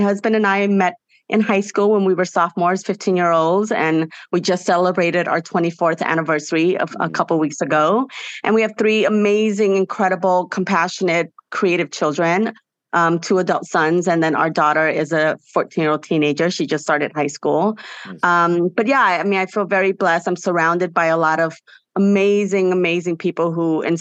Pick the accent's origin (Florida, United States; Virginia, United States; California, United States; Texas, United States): California, United States; Los Angeles; I grew up in South LA in the housing projects. We weren't the successful immigrant story that you hear about.